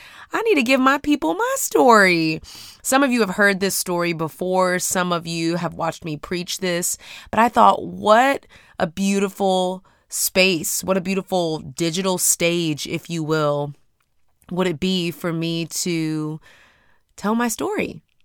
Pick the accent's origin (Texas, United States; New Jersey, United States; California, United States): Texas, United States; Houston; I'm from Houston, Texas, okay?